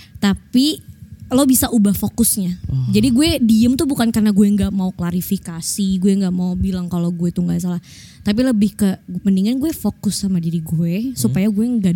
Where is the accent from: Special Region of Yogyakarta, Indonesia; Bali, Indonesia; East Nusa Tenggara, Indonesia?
Bali, Indonesia; basicnya gue orang Bali